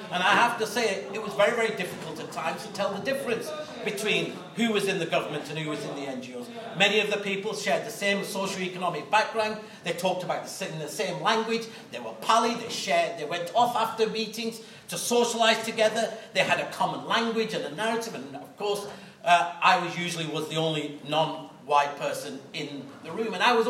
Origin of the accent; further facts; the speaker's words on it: Pakistan; I'm originally from Pakistan.